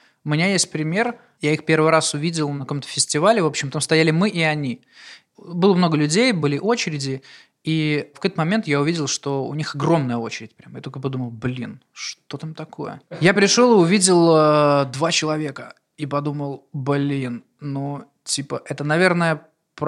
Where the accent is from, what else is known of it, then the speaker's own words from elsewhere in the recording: Belarus; и я сам белорус. И в итоге я вернулся в Беларусь, заехал к родителям.